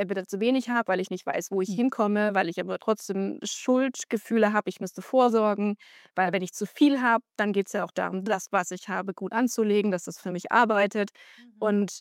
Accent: Stuttgart, Baden-Württemberg, Germany; now in Hamburg, Germany; ich bin 35 Jahre, frisch nach Hamburg gezogen, komme aber eigentlich aus der Stuttgarter Ecke

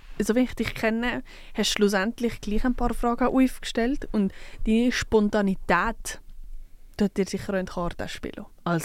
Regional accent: Valais, Switzerland; accent: Valais German; now in Bern, Switzerland; Und ich bin ja Walliserin und darum habe ich mich für Walliser-Deutsch entschieden.

